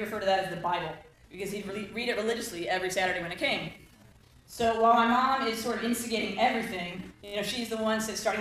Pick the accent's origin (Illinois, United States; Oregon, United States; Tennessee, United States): Illinois, United States; Chicago; So I am from the south side of Chicago. I am Chicago Irish Catholic, which is basically synonymous for a big family.